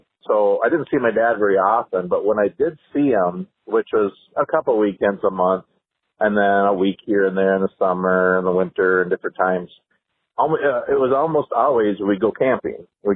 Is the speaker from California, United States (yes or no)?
no; Anoka, Minnesota, United States; Yeah, born in St. Paul, I think. And I grew up in Anoka, which is kind of a northern suburb of the cities.